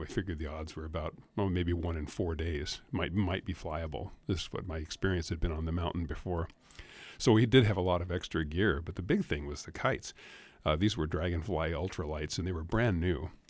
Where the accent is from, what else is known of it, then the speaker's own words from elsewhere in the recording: Anchorage, Alaska, United States; I was born and raised there in Anchorage, and you know, you were around mountains all the time